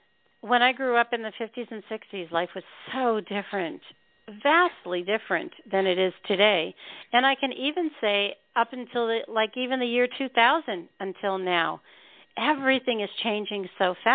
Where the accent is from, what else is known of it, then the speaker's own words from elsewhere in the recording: Northeast, United States; they grew up, we grew up in the Northeast, and that's where we lived at the time with the kids